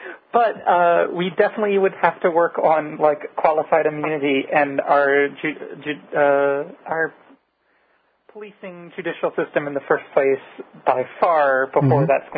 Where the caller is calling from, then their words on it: Chicago, Illinois, United States; Chicago, Illinois.